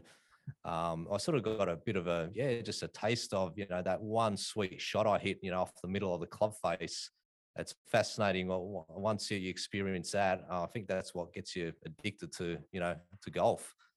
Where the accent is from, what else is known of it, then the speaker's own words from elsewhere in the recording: Australia; That's sort of my background growing up in Australia.